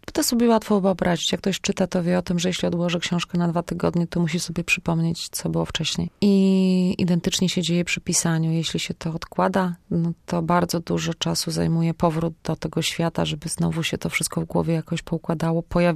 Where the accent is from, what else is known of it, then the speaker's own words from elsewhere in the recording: Siedlce, Masovian Voivodeship, Poland; now in Poznań, Poland; ja pochodzę z Siedlec, przyjechałam do Poznania i to jest tak mniej więcej 4,5 do 5 godzin pociągiem.